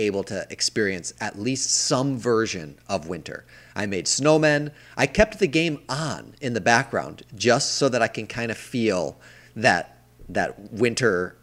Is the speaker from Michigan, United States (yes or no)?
no; Illinois, United States; I grew up in the Midwest where you expect snow every winter.